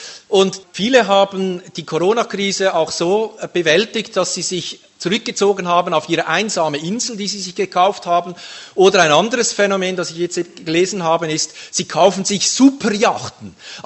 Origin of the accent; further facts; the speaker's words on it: Hunzenschwil, Aargau, Switzerland; Ich freue mich, dass ich wieder mal in Hunzenschwil sein kann. Ich meine, es ist meine Heimatgemeinde, meine Heimgemeinde, aber ich war jetzt, glaube ich, fast ein Jahr nicht mehr da.